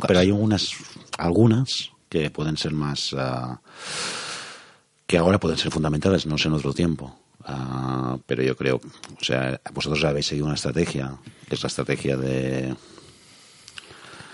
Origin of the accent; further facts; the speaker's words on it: Sabadell, Catalonia, Spain; yo soy de Sabadell, tú vives en Sabadell. Pero yo me formé políticamente en un Sabadell donde el independentismo no existía